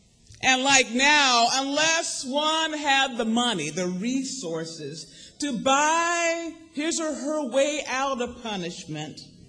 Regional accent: New York City, New York, United States; As a bio described, you know that I'm from New York City.

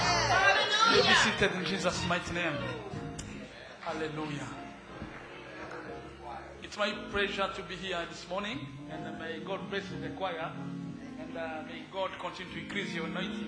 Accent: Rwanda; English is a second language; As I told you, I'm coming from Rwanda. Rwanda is a good country.

